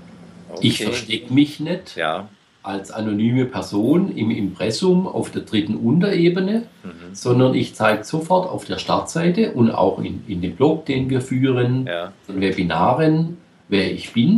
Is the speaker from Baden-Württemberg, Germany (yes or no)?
yes; Baden-Württemberg, Germany; Als Schwabe, da krümmt sich mir ja das Herz